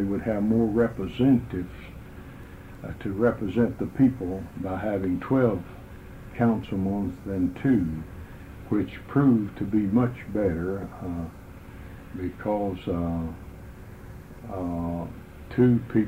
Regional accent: Middlesboro, Kentucky, United States; I was born and reared in Middlesboro, in the western end of the section of the city of Middlesboro, which is known as the Junction. And there I was born and reared and was schooled

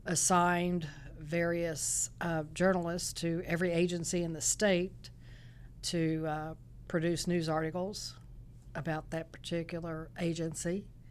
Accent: Lexington, Kentucky, United States; We moved to Lexington, Kentucky. And I grew up in Catholic schools, went to Lexington Catholic High School

